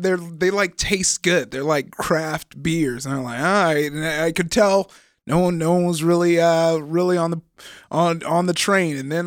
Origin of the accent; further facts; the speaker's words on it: Compton, California, United States; like I said, I'm from Compton.